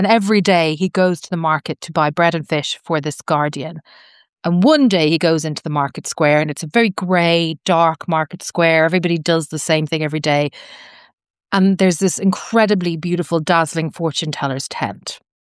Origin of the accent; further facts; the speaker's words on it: Ireland; I'm an Irish playwright, so we're not known for our short.